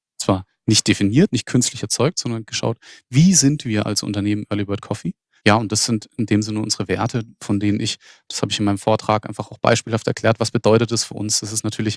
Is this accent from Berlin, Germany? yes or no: no; Freiburg, Baden-Württemberg, Germany; Ich selbst bin ja nicht mal Schwabe, sondern bin Badner. Ich komme ursprünglich aus Freiburg.